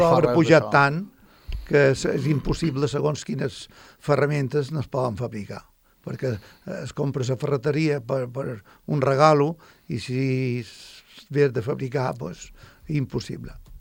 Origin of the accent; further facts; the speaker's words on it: Formentera, Balearic Islands, Spain; jo, quan vaig començar de petit a Formentera, hi havia 5 ferreries.